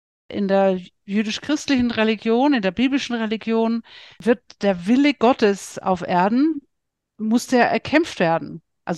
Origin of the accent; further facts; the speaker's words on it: Bavaria, Germany; ich komme aus dem Bayerischen, da heißt vergelt's Gott, ist was Positives